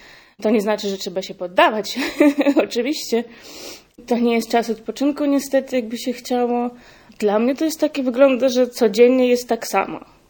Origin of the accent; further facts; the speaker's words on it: Ukraine; Polish is a second language; Naprawdę było widać tą pomoc i było widać, no, że nie jesteśmy, czyli Ukraińcy sami.